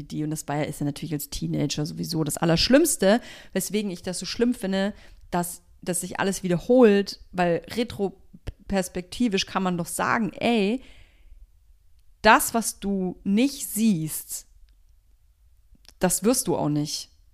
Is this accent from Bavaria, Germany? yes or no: yes; Nuremberg, Bavaria, Germany; bei uns in Nürnberg ist dieser Hype so eingeschlagen, da muss ich so 13, 14 gewesen sein.